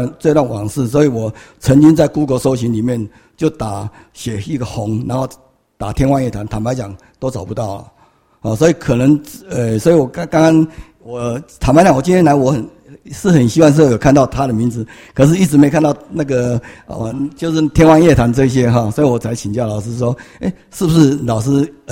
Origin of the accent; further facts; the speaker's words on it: Hsinchu, Taiwan; 我是新竹人啊